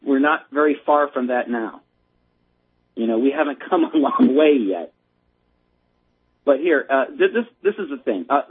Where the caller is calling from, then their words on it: Alabama, United States; Okay, you know I'm calling from Alabama.